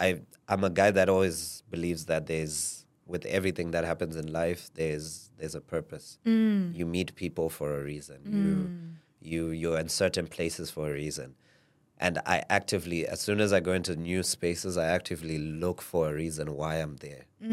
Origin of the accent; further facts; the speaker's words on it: Zimbabwe; born there; also born or lived in South Africa; My mom's side is from Mozambique. My dad's side is from Mozambique. Mm-hmm. They met in Zimbabwe. I was born in Zimbabwe, so I identify as a Zimbabwean.